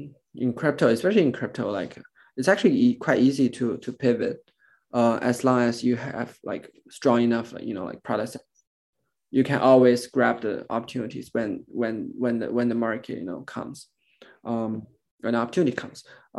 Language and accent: English; China; I'm born and raised in China